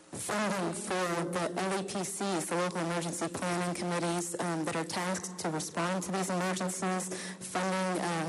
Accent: St. Albans, West Virginia, United States; I was born and raised in St. Albans, about a mile away from the Bayer Crop Science facility.

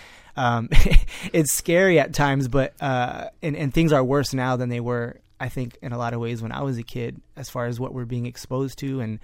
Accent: Florida, United States; me growing up in South Florida and being, you know, a son of Colombian parents and stuff

